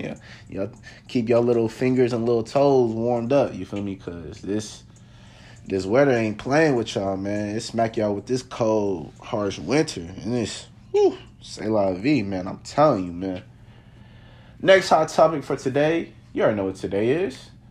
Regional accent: Ohio, United States; Guys, I'm from Ohio. It's been snowing like crazy, y'all.

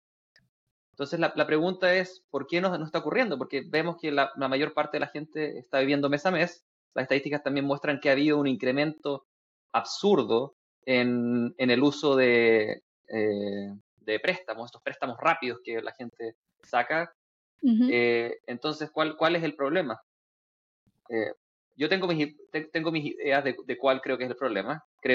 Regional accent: Estonia; Spanish is a second language; Nosotros en Estonia tenemos un sistema de pensiones que es como el chileno

